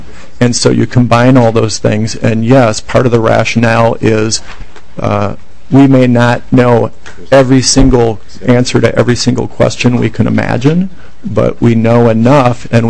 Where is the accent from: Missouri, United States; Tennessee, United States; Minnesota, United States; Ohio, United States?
Minnesota, United States; Roseville; So, growing up in Roseville, went to medical school at the University of Minnesota, got a public affairs degree from Princeton University